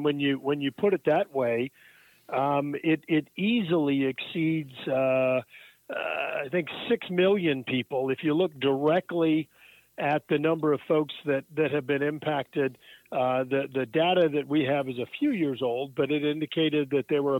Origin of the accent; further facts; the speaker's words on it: Louisiana, United States; particularly in things like disasters, hurricanes, my home state of Louisiana